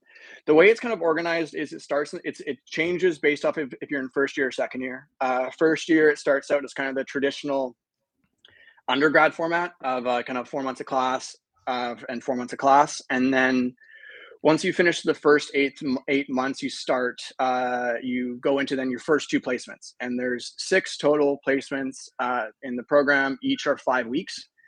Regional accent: Victoria, British Columbia, Canada; I'm 26. I am born and raised in Victoria on Vancouver Island.

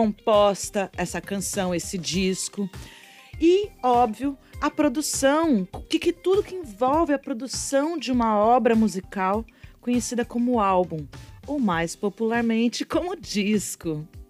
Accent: São Paulo, Brazil; now in Recife, Brazil; E o meu sotaque é diferente mesmo, e se sair um porta, portão, porteira, vocês não assustem, porque eu sou do interior de São Paulo mesmo.

